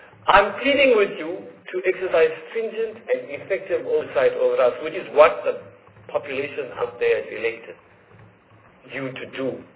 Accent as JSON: {"language": "English", "country": "South Africa", "first_language": "English", "said": "advantages under apartheid because of my relative privilege of getting a master's degree. English is my first language."}